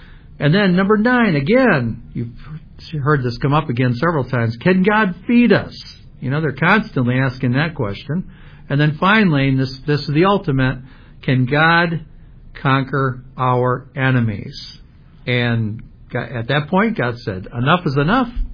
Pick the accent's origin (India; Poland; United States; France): United States; Fraser, Michigan; I remember, you know, as a kid, I grew up in Fraser, Michigan.